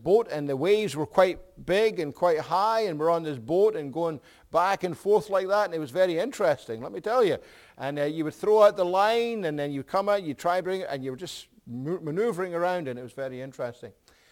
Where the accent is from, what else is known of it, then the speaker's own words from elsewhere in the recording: Scotland, United Kingdom; And we went there, and I, again, being Scottish, I asked, what's the price?